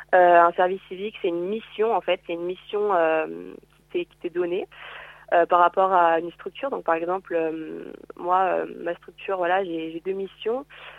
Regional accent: Grenoble, Auvergne-Rhône-Alpes, France; Bah moi du coup je viens de Grenoble.

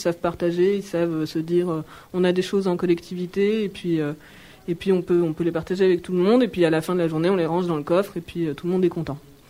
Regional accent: Grenoble, Auvergne-Rhône-Alpes, France; j'ai 39 ans et je suis grenobloise, disons presque d'origine. J'ai toujours vécu, peut-être pas à la ville de Grenoble, mais dans l'agglomération en tout cas.

